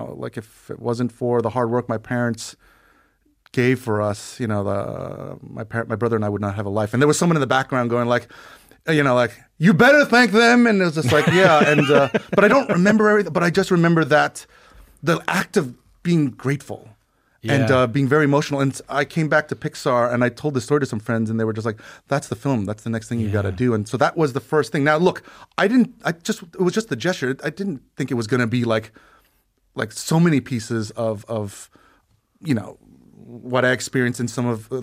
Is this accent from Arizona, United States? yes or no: no; Bronx, New York, United States; born there; I was born in the Bronx and blah, blah, blah.